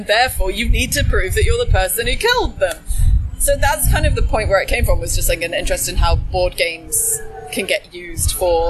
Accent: Norwich, East of England, United Kingdom; I grew up in Norwich

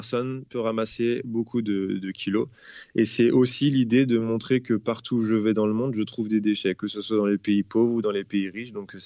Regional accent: France; moved away; je suis parti de la France il y a un an et demi, je suis descendu vers l'Afrique du Nord

